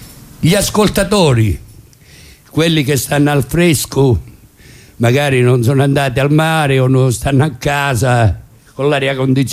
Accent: Rome, Lazio, Italy; io sono romano

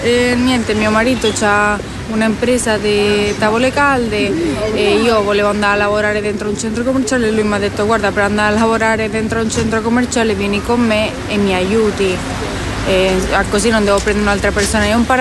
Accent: Madrid, Community of Madrid, Spain; Italian is a second language; moved away as an adult; now in Rome, Italy; Sono de Madrid. Sono 5 anni che vivo a Roma.

